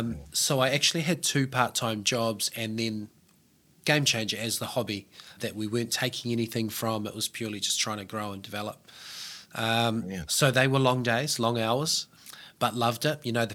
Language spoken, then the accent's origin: English; New Zealand; also born or lived in Australia; we moved home from Australia, and we saw that the cost of living was just astronomical in New Zealand.